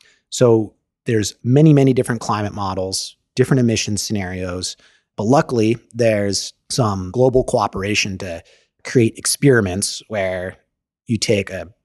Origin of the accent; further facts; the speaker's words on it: Fairbanks, Alaska, United States; I'm from Fairbanks, Alaska.